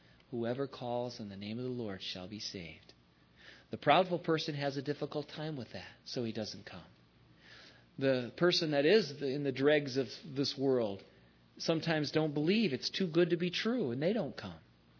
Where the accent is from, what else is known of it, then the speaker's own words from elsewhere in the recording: Michigan, United States; When I contact some of my old friends back in, you know, my home state, Michigan, to see where a lot of them are